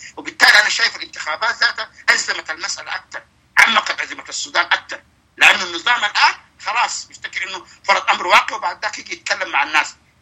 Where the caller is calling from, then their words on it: United States; لكن عموما الآن أنا بتكلم معك من أمريكا